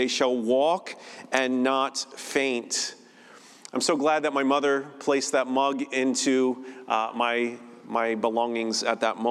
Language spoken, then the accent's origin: English; United States; I'm saying peely-wheely, and I'm an American, and I'm just going to get away with it, okay?